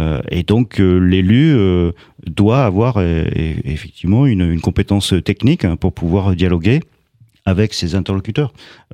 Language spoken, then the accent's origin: French; Auvergne-Rhône-Alpes, France; Mais en fait, je suis originaire de la Drôme provençale. Important, Drôme provençale, parce que c'est le sud de la Drôme, c'est là où il fait soleil, en fait. C'est en dessous de Valence.